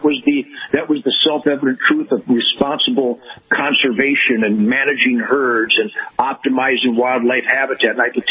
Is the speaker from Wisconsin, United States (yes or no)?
no; Detroit, Michigan, United States; born there; Born in Detroit in 1948 when it was known as the Arsenal of Democracy